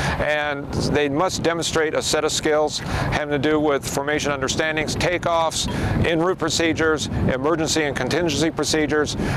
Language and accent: English; Phoenix, Arizona, United States; But I'm from Phoenix, Arizona.